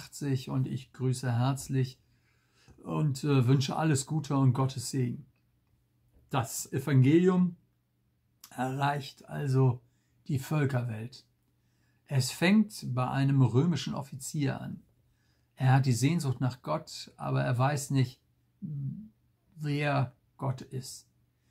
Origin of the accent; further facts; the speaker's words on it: Northern Germany, Germany; das hört sich für uns als Norddeutsche ja ein bisschen merkwürdig